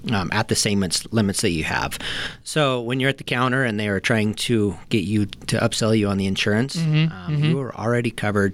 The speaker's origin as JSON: {"language": "English", "town": "Lander", "region": "Wyoming", "country": "United States", "tie": "born or raised there", "also_born_or_lived": "San Diego, United States", "said": "So I grew up in Lander, and then like most high school students, thought it was the worst place in the world and moved away for about 14 years. I went to Laramie for 5 years"}